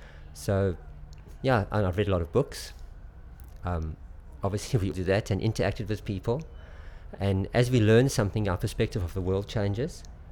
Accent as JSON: {"language": "English", "country": "South Africa", "moved": "yes", "lives_now": "Market Lavington, United Kingdom", "said": "I was born on 30th of October 1961. I come from South Africa but currently living in Market Lavington, Wiltshire. Near a town of Devizes."}